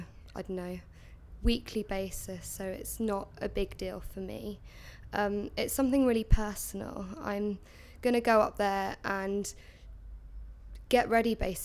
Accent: Twickenham, London, United Kingdom; I'm 23 and I'm from Twickenham.

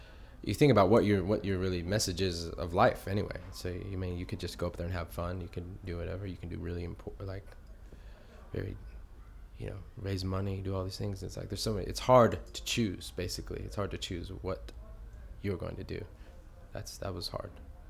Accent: California, United States; I'm 32 and I'm from Orange County, California and USA.

